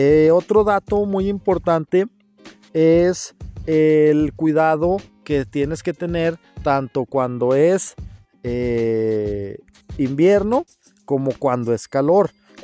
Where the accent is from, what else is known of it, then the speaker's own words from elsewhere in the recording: Mexico; now in Dauphin, Canada; Aquí somos 11 mexicanos nada más, alrededor de 11 mil personas que existen, nada más hay 11 mexicanos.